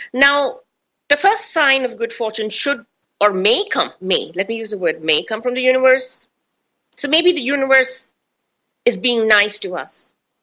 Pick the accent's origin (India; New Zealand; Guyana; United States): India; I mean, I grew up in India